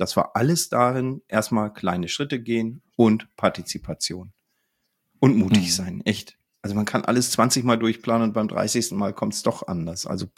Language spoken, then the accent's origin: German; Northern Germany, Germany; ich bin ja Norddeutscher auch.